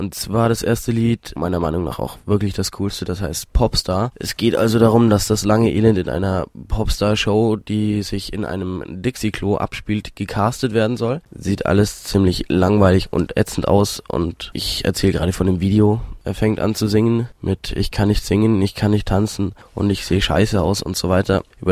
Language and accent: German; Bavaria, Germany; Und zwar waren wir nämlich bei uns im Allgäu auf einem hammercoolen, super, ultra geilen, starken Konzert